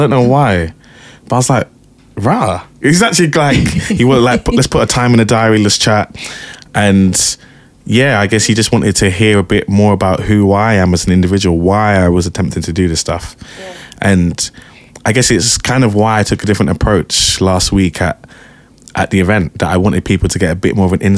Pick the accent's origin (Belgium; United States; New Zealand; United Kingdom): United Kingdom; Wandsworth, London; As I kind of mentioned in my talk last week, I'm a Wandsworth boy.